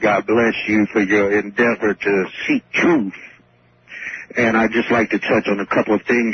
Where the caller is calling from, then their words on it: Chicago, Illinois, United States; I'm calling from Chicago.